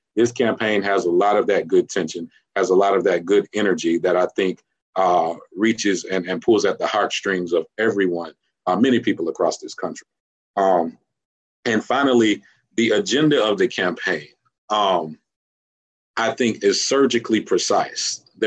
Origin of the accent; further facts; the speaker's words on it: Durham, North Carolina, United States; I'm from Durham, North Carolina.